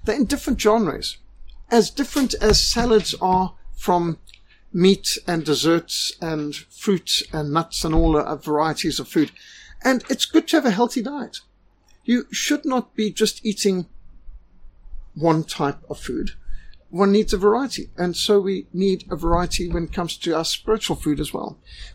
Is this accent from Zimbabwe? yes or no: yes; Zimbabwe; also born or lived in Transvaal, South Africa; No, I'm not from Natal, I'm from Transvaal. Or a person asks me, so you're brought up in Rhodesia. Sorry, what did I say today? You're brought up in Zimbabwe. No, I was brought up in Rhodesia.